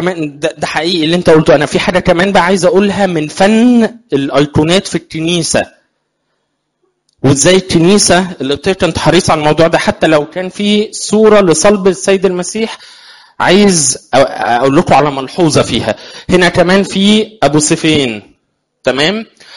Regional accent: Egypt; احنا كمصريين

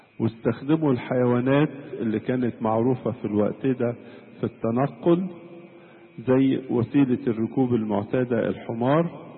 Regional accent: Egypt; انا جاي من مصر

